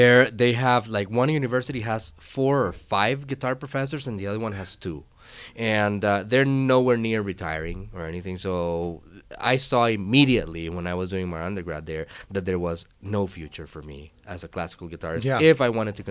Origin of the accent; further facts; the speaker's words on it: Costa Rica; moved away; also born or lived in Indiana, United States; they learned that I was from Costa Rica.